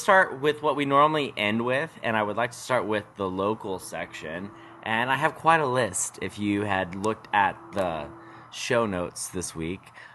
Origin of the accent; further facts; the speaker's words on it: Oklahoma, United States; I'm from Oklahoma, honey. Public education.